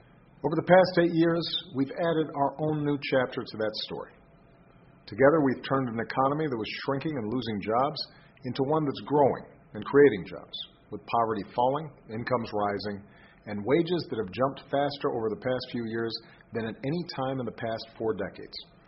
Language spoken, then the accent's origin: English; Chicago, Illinois, United States; I chose Chicago not only because it's my hometown, where I met my wife and we started a family